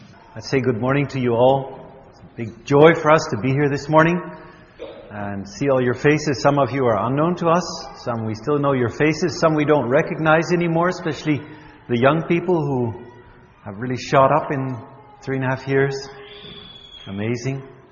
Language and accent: English; Alberta, Canada; English is a second language; We're Dutch, but I was born in Canada, lived in Alberta for 13 years.